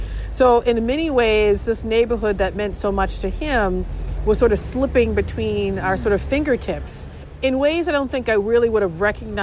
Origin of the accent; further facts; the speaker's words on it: Boston, Massachusetts, United States; an immigrant community that we didn't see necessarily as richly in growing up in the South End, large Haitian population. So Boston's more diverse, it's more multilingual